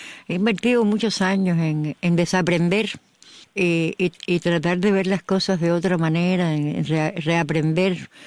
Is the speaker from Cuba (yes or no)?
yes; Cuba; moved away; desde la primera vez cuando salí de Cuba, hace 30 años ya, me preguntaron cómo podría ser la solución cubana